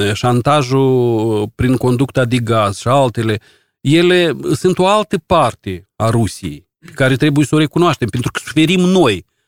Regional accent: Moldova; ne lezează pe noi ca oameni, ca moldoveni.

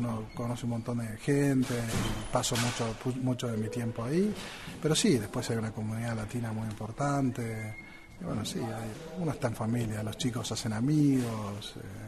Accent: Buenos Aires, Argentina; No, venimos de Buenos Aires, que son muy altas.

